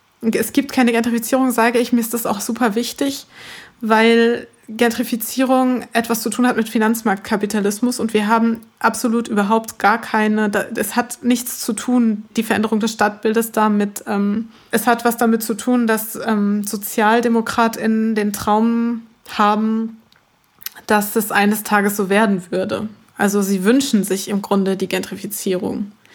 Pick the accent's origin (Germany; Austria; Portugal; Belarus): Germany; Gelsenkirchen, North Rhine-Westphalia; In Gelsenkirchen ist es ja ein Politikum, wie sich der Norden zum Süden verhält. Und ich bin im Norden geboren und aufgewachsen